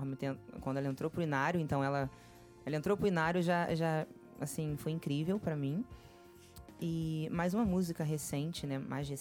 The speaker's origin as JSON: {"language": "Portuguese", "region": "Rio de Janeiro", "country": "Brazil", "tie": "born there", "said": "Eu nasci em Realengo."}